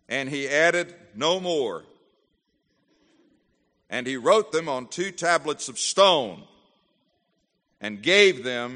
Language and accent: English; Florida, United States; I didn't just do that because I'm from Florida and we don't know what that is.